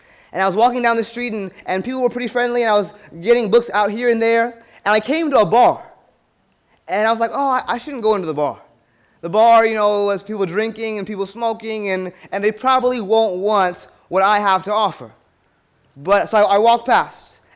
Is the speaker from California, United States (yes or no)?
yes; San Bernardino, California, United States; moved away as an adult; now in Hawaii, United States; That's where I grew up, in San Bernardino. My grandmother still lives in Loma Linda, had a lot of great memories there, lived there from age 0 to age 16, and then moved to Northern California